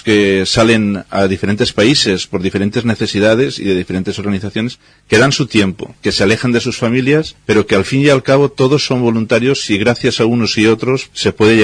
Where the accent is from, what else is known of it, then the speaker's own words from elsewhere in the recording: Oliva, Valencian Community, Spain; Yo soy de Oliva y empecé allí